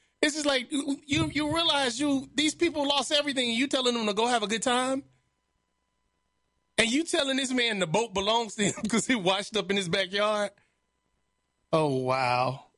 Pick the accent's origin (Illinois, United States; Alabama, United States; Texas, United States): Illinois, United States; Chicago; Now, I'm from Chicago. Ain't no damn cows around Chicago.